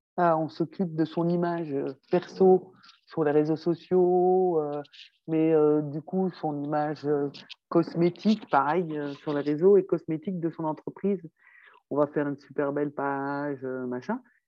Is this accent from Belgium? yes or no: yes; Belgium; C'est mes origines, je suis belge.